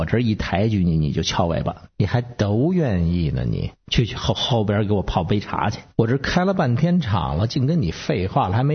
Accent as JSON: {"language": "Chinese", "region": "Beijing", "country": "China", "said": "我们北京人喝茶他就不用杯，就是用碗，"}